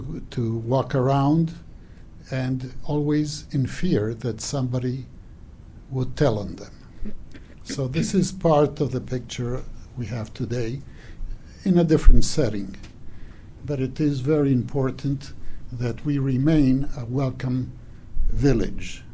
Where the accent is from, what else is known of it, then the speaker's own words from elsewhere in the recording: Argentina; both my wife and I are immigrants. We've been here for several decades. I come from Argentina.